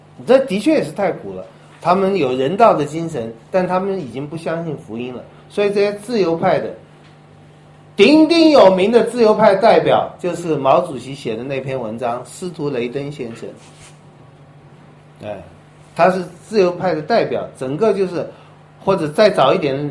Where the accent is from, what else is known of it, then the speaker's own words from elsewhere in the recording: Taiwan; 就我从台湾来的